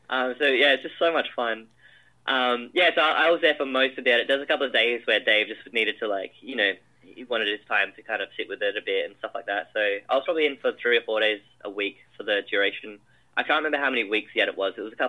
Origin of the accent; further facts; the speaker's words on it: Adelaide, South Australia, Australia; So again, I'm from Adelaide.